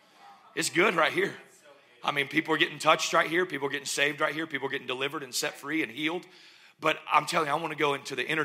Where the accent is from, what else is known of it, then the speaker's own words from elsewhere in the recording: United States; now in Canada; if that sounded not Canadian, just forgive me. I am still American.